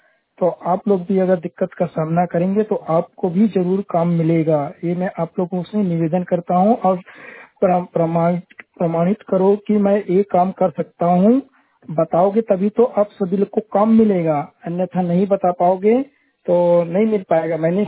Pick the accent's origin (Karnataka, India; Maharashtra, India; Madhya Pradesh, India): Madhya Pradesh, India; Balaghat; मैं बालाघाट जिले से हूँ।